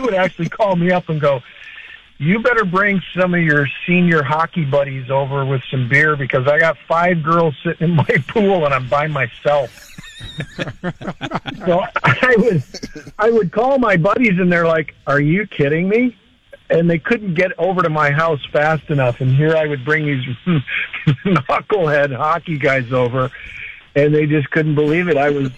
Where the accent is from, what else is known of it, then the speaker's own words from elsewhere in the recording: St. Clair Shores, Michigan, United States; Mark Sandrowski, who's from my hometown of St. Clair Shores, Michigan.